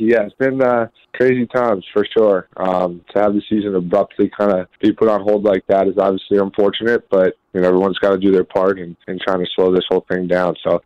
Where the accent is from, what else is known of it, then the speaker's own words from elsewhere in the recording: Northeast, United States; Growing up in the Northeast, and obviously … I've been called Dunkin' Donuts pretty much my entire life